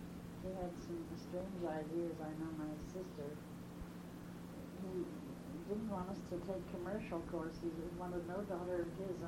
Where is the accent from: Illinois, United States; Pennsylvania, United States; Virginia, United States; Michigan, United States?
Pennsylvania, United States; Altoona; I'm from Altoona, and I'm largely a public school product. I had 3 years with the Sisters of Charity at the Cathedral School in Altoona.